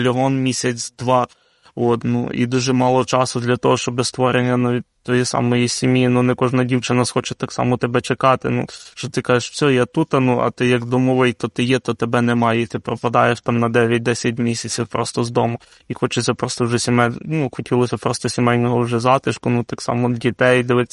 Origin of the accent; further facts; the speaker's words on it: Lviv, Lviv Oblast, Ukraine; тому що я з Львова